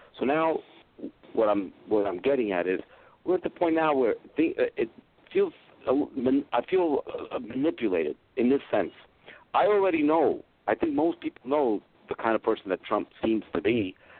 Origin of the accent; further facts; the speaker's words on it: New York, United States; I grew up in Washington Heights, con Puerto Ricano y Afroamericano. I represented East Harlem, which is black and Puerto Rican.